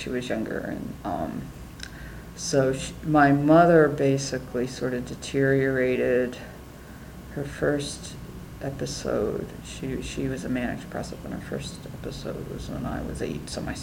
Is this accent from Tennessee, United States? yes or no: no; Johnstown, Pennsylvania, United States; So I was born and raised in Johnstown, Pennsylvania, and famous for floods, and not much there.